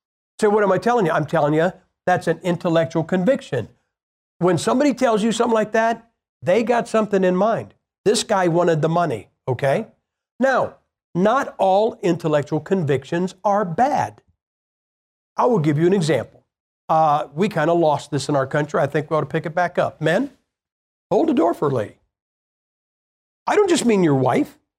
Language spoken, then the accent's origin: English; Ohio, United States; I'm from Ohio, man. Michigan and us, we're like this.